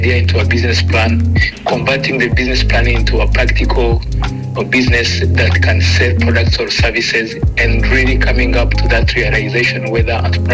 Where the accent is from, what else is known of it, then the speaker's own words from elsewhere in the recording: Rwanda; English is a second language; now in Canada; I grew up in a different economic context. I grew up in Rwanda, and getting an opportunity to even bring my idea to life was impossible.